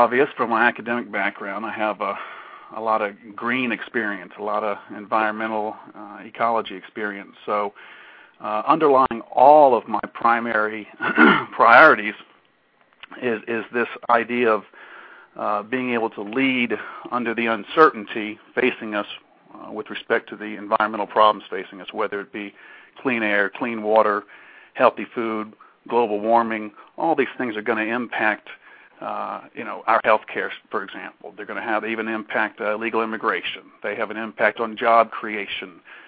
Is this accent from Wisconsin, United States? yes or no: no; Georgia, United States; also born or lived in Washington, D.C.; before moving back to Georgia, where I was born and raised here in Georgia for first 20-plus years, just before moving back here, I spent just about 3 years up in D.C.